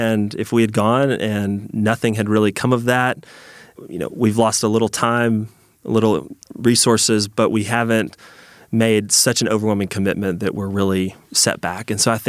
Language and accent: English; Atlanta, Georgia, United States; I was raised here in Atlanta to a dad who works for Chick-fil-A.